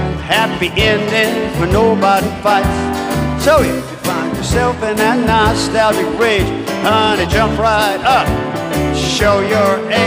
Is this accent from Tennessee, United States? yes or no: no; Mobile, Alabama, United States; I grew up in Mobile, and we're headed to New Orleans for Jazz Fest, finally.